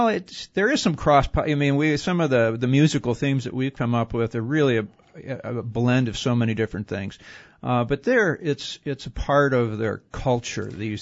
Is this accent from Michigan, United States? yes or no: yes; Detroit, Michigan, United States; I'm from Detroit, so I'm a rock and roller.